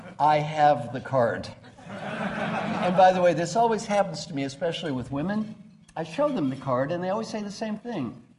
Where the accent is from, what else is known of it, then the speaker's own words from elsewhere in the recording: Valley Station, Kentucky, United States; I'm from Valley Station, Kentucky.